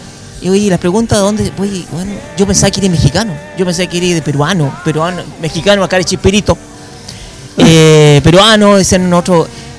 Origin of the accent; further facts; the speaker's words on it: Chile; No, es que nunca digo que soy de Chile.